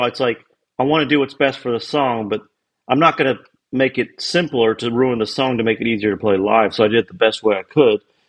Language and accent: English; Kentucky, United States; when I was a kid growing up in Kentucky, we'd always be, you know, none of us were really getting laid because we were all kind of dorks